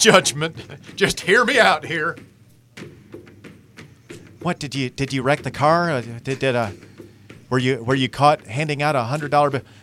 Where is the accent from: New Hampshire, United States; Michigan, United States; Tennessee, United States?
Tennessee, United States; Knoxville; Like, technically, I'm not from here, but I've lived here since I was 5 years old. I say I'm from Knoxville, right? I'm from Knoxville.